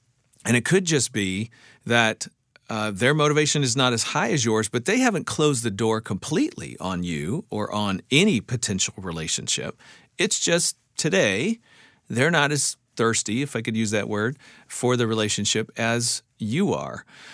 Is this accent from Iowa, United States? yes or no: yes; Iowa, United States; I grew up in Iowa. I never heard that before, but that's awesome.